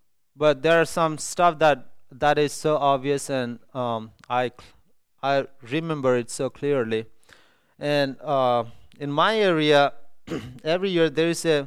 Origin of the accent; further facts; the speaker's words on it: India; I'm from India.